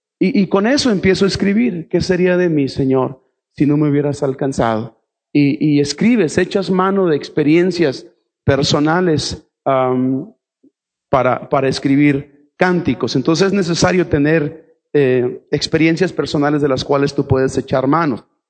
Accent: Ciudad Juárez, Chihuahua, Mexico; en nuestro caso, en Ciudad Juárez, de donde yo vengo

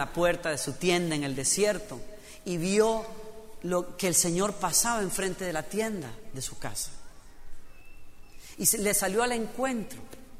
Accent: Costa Rica; moved away; Cuando yo salí de Costa Rica la primera vez, yo pensaba que los costarricenses éramos buenos anfitriones

